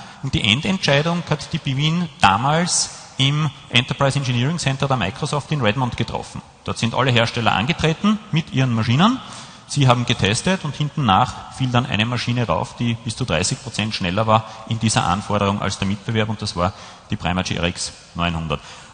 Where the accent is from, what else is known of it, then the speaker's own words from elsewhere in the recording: Austria; dann schaffen wir es als Österreicher mit langjähriger Firmenzugehörigkeit schon, dass uns die Deutschen auch ein bisschen zuhören.